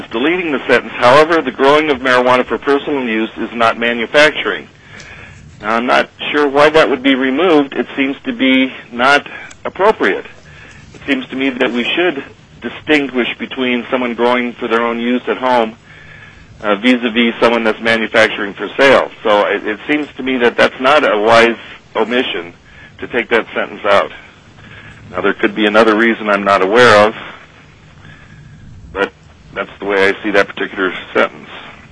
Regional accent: Anchorage, Alaska, United States; Well, I live in the house I grew up in near the Park Strip here in Anchorage

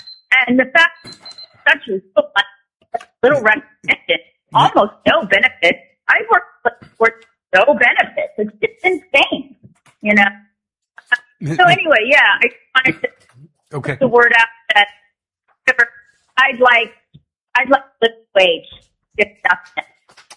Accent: Homer, Alaska, United States; I'm from Homer, and I'm a caregiver.

